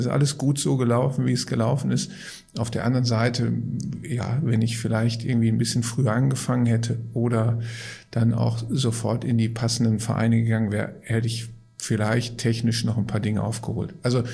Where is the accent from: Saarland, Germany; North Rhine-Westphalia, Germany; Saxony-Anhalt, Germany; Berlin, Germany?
North Rhine-Westphalia, Germany; Gelsenkirchen; ich komme aus Gelsenkirchen